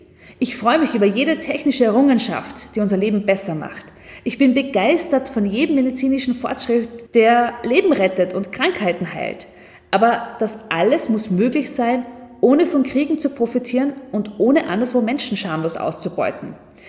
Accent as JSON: {"language": "German", "country": "Austria", "said": "Und einmal mehr sind wir als Österreicher unsolidarisch"}